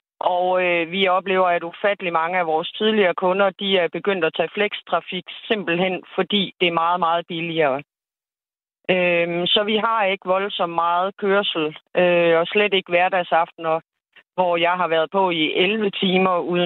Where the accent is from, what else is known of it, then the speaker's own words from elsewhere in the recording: Norddjurs, Central Denmark Region, Denmark; I Norddjurs Kommune, hvor jeg kommer fra